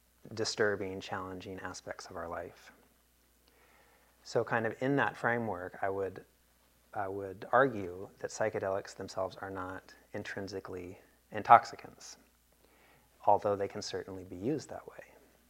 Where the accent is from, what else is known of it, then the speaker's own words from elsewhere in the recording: United States; We're American, we know how to misuse anything.